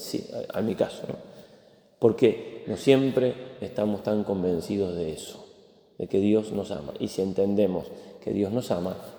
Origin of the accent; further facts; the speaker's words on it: Spain; Venimos de España, somos españoles